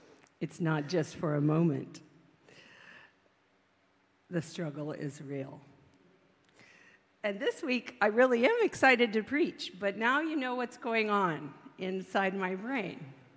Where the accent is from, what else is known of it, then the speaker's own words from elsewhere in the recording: Berkeley, California, United States; I was raised a lot in Berkeley